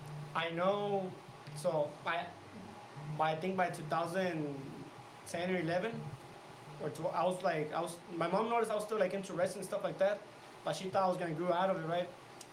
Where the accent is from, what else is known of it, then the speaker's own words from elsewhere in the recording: Edinburgh, Scotland, United Kingdom; Born and raised here in Edinburgh.